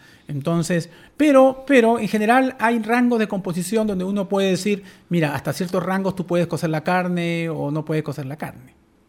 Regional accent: northern Peru, Peru; moved away as an adult; now in Chile; yo soy del norte del Perú, y en el norte del Perú se come más pescado, ¿no?

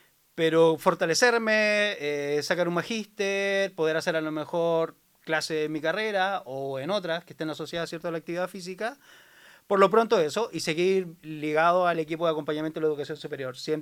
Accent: Puente Alto, Santiago Metropolitan Region, Chile; now in Osorno, Chile; Soy de la comuna de Puente Alto. Estudié educación física un año en Santiago. Luego hice la transferencia de carrera y estoy acá ya del 2009.

